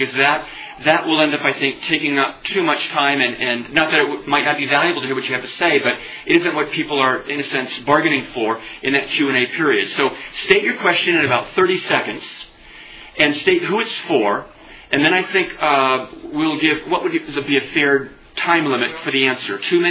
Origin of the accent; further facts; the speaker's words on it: Harlingen, Texas, United States; born there; But I want you to know I'm a Southern. I was born in Harlingen, Texas, which is down near the Rio Grande. My dad was at an Air Force base there.